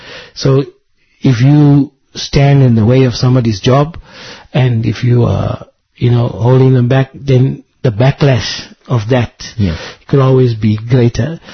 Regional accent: Durban, KwaZulu-Natal, South Africa; born there; I was born in Durban, and so my mom lives in Durban, and moving from Natal to Gauteng, which is where Johannesburg is, it was a new environment for me

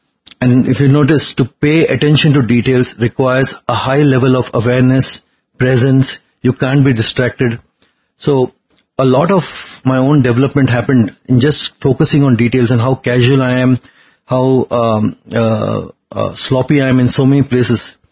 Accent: Mumbai, Maharashtra, India; moved away as an adult; So I came from Bombay with looking for an MBA.

